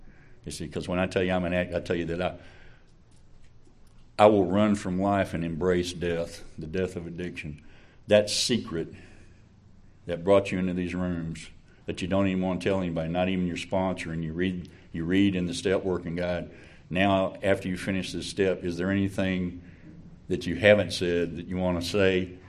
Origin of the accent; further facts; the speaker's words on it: United States; And because I'm from Bubba Country, Polk County, I got to pee on the barbed wire fence to see if it's really electric.